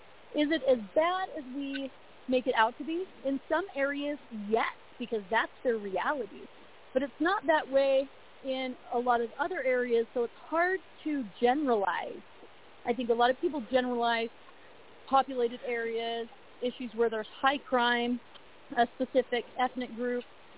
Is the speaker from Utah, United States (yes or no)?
yes; Utah, United States; And I grew up in Utah and in a very small town.